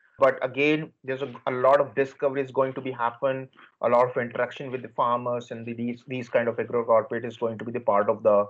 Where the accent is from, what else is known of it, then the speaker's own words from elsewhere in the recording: India; English is a second language; now in United States; I born and grew up in India. You know, I'm an Indian guy. And I grew up between the farms, like, you know, the family farms back in India. So I'm a third generation farmer.